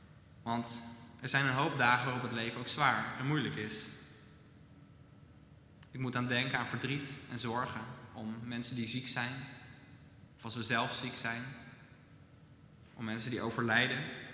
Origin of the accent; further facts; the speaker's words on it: Netherlands; We zijn Nederlanders, we zijn nuchter, we werken hard. En we leven in een rijk land waarin alles goed geregeld is.